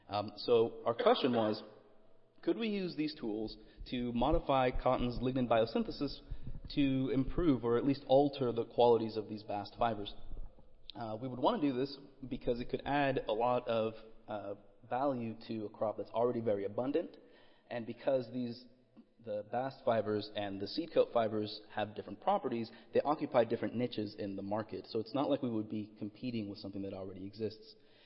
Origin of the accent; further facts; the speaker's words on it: Texas, United States; And we're from Texas, and Texas grows a lot of cotton.